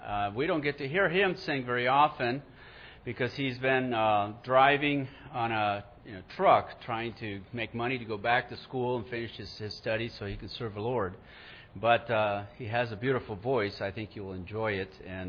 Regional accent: Huancayo, Junín, Peru; because I am from Huancayo, the city that her father was from in Peru.

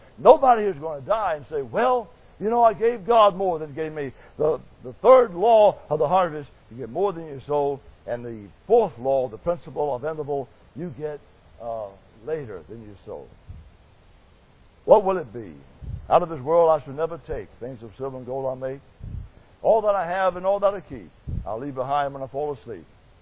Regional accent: Georgia, United States; I'm from Georgia.

